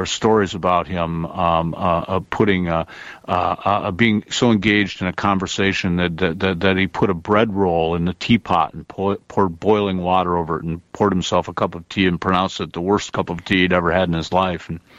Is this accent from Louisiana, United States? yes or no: no; Toledo, Ohio, United States; I come from a blue-collar town. I grew up in Toledo, Ohio.